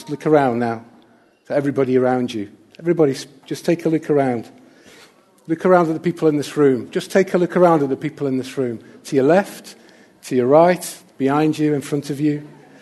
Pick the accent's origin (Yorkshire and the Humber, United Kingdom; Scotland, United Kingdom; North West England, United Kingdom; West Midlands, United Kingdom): West Midlands, United Kingdom; Stoke-on-Trent; moved away as an adult; now in North East England; I was born and I grew up in Stoke-on-Trent in Staffordshire. And I moved up here to the northeast for work, working for the police actually at the time.